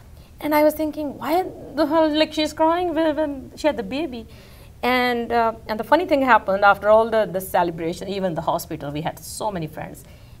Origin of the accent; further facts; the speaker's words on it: India; English is a second language; moved away; you know, like 2 years ago, I came from India.